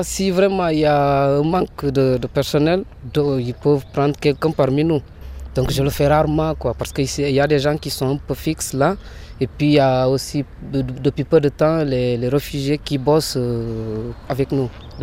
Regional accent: Senegal; now in Switzerland; Moi, je suis sénégalais d'origine. … Je suis là en Suisse depuis le 4 juillet 2009.

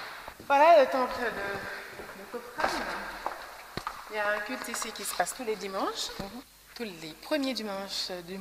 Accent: Haiti; je ne peux pas arriver, youpi, je suis haïtienne

